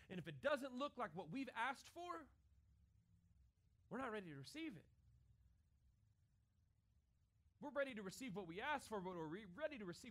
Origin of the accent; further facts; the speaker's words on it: the South, United States; I'm from the South, right? We say the blessing, right, before we eat.